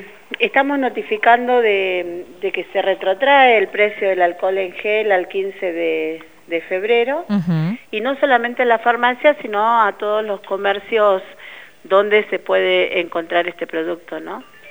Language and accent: Spanish; Zapala, Neuquén, Argentina; porque somos acá de Zapala